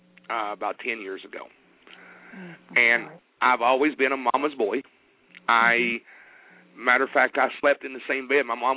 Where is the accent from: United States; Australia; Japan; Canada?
United States; Kentucky; Hi, Ginny. I'm from Kentucky. I've talked to you before.